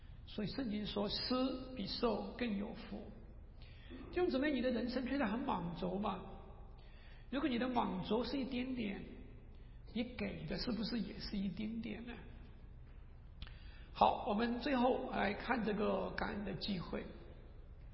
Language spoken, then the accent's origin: Chinese; China; 我们中国人呢可以进好多地方是我们的西方的弟兄姊妹去不了的